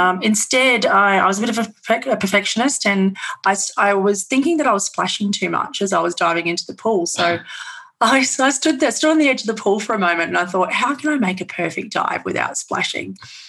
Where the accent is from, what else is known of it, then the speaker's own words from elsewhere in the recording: Australia; growing up in Australia, we've got the tall poppy thing is rife here